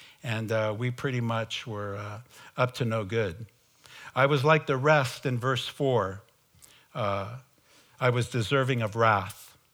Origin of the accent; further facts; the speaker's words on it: San Bruno, California, United States; I grew up in San Bruno, just south of San Francisco. I went to a Catholic grammar school, Catholic high school.